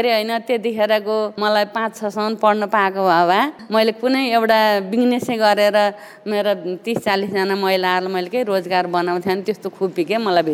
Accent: Gaindakot, Gandaki Province, Nepal; also born or lived in Lamjung; लमजुङबाट त म 2 वर्षको आगुम गैँडाकोट है, गैँडाकोट वार्ड नम्बर 4 बसियो

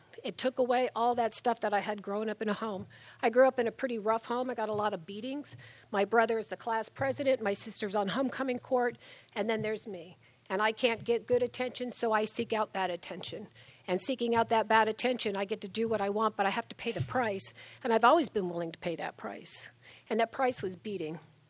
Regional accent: California, United States; I'm from Southern California. I live outside of Los Angeles up in the high desert.

